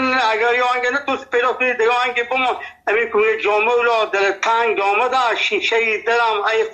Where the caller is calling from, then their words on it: Nimruz, Afghanistan; ما 50 سال در ولایت نیمروز هستیم. اینجا لهجه ما لهجه فارسی هستیم، اینجا لفظی ما لهجه بلوچی هستیم، اینجا پشتو گپ میزنیم.